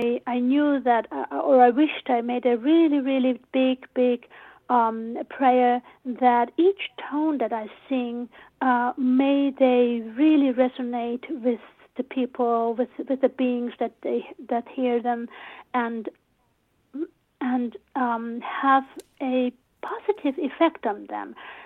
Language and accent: English; Switzerland; as you know, I did not grow up in Tibet. I grew up in Switzerland, mm-hmm. and so I carry the two worlds in within me.